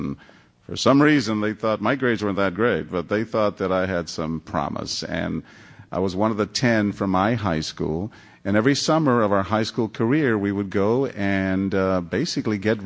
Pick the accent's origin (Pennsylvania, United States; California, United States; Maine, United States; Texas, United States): Texas, United States; San Antonio; So as a kid growing up in San Antonio, I was just amazed at the stuff he did.